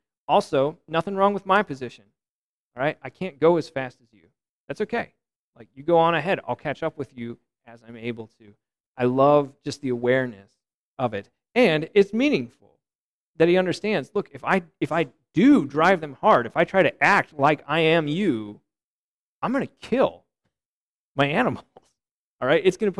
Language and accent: English; United States; Because, I mean, I grew up as an American.